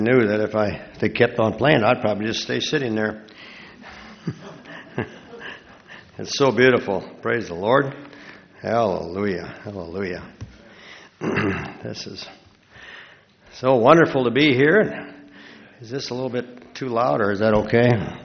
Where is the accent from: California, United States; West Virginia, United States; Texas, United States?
Texas, United States; That just to give you a little clue that I am from Texas.